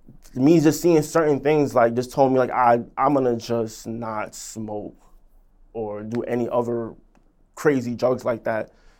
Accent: New York, United States; because what I've seen growing up in East Flatbush, like, I've seen people that I've grew up

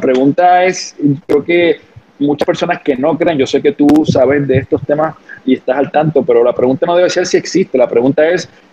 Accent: Loíza, Puerto Rico; Yo soy de Loíza, Puerto Rico. Yo crecí en un hogar donde nunca hubo una barrera para yo como niño negro soñar con lo que quisiera hacer.

